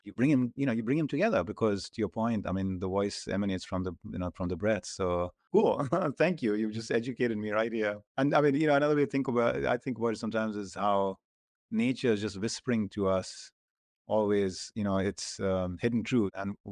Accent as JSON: {"language": "English", "region": "Chandigarh", "country": "India", "tie": "born or raised there", "said": "Chandigarh is my hometown. Yes."}